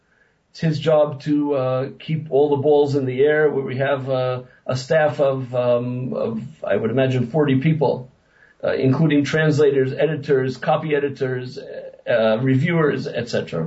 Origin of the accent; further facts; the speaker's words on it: Brooklyn, New York, United States; as I mentioned before, I'm from Brooklyn.